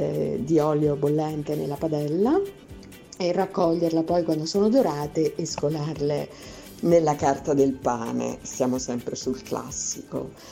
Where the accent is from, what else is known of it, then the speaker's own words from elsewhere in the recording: Rome, Lazio, Italy; Io sono romana